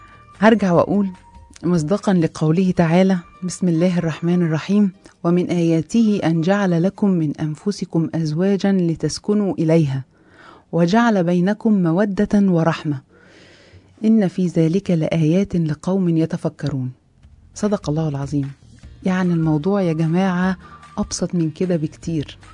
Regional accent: Egypt; وتقريبا معظم عندنا في مصر معظم المحافظات او القرى الكبيره بتنفذه.

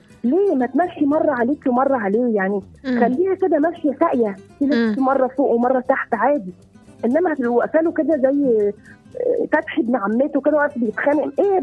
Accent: Monufia Governorate, Egypt; وانا كنت انا فلاحه، انا في من المنوفيه.

